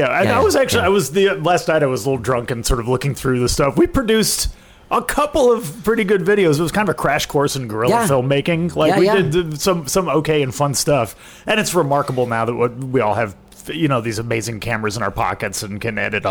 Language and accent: English; Boston, Massachusetts, United States; moved away as an adult; also born or lived in Seattle; I was raised back east in Boston, and then I moved to Seattle after college and spent a couple of years there, and then moved here